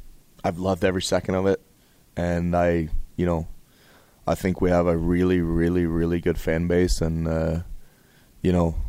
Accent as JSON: {"language": "English", "town": "Calgary", "region": "Alberta", "country": "Canada", "tie": "born or raised there", "said": "I grew up in Calgary. I've been here my whole life."}